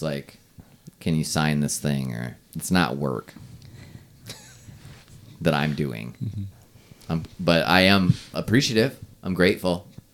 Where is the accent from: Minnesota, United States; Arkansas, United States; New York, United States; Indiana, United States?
Minnesota, United States; I grew up in Minnesota, about halfway down the state